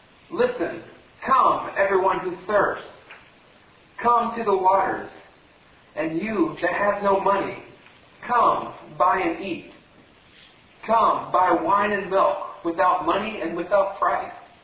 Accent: Ohio, United States; Now, as I was growing up in Ohio on the farm, I had a lot of opportunities to watch the corn grow.

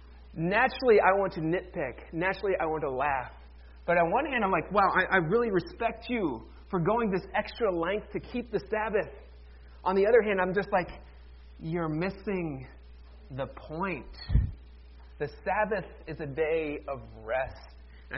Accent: Ohio, United States; I grew up very near Amish country in Ohio.

